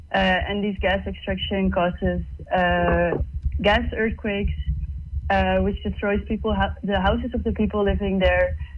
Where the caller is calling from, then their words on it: Amsterdam, North Holland, Netherlands; from Schelmersfall. I'm speaking to you from the Netherlands, from Amsterdam.